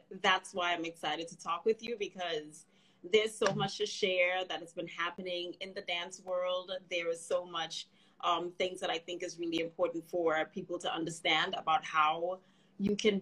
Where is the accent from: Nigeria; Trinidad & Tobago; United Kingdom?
Trinidad & Tobago; now in United States; Again, I grew up in Trinidad and Tobago